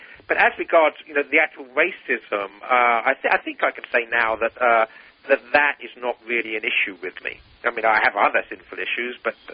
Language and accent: English; England, United Kingdom; now in United States; my experience growing up in England in the 70s